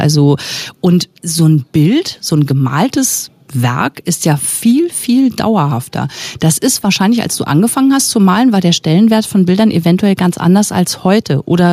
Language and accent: German; West Germany, Germany; ich bin ja im Westen geboren und groß geworden